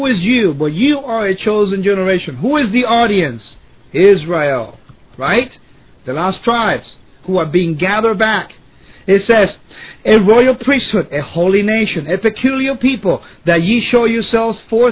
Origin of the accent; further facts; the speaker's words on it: Puerto Rico; I'm from Puerto Rico, right? I was born in Puerto Rico. Sephardic Jew from Puerto Rico.